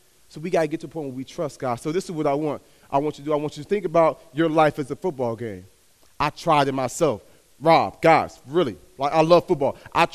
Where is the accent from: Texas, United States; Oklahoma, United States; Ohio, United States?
Texas, United States; Dallas; born there; I'm a Dallas Cowboys fan. I was born in Dallas, Texas.